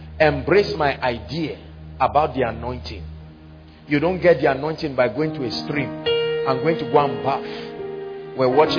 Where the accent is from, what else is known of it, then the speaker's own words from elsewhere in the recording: Akwa Ibom, Nigeria; I'm from Akwa Ibom. He's from Lagos. Lagos and Akwa Ibom is clashing.